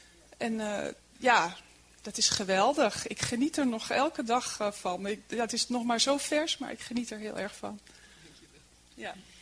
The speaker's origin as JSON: {"language": "Dutch", "town": "Kampen", "region": "Overijssel", "country": "Netherlands", "said": "uit Kampen."}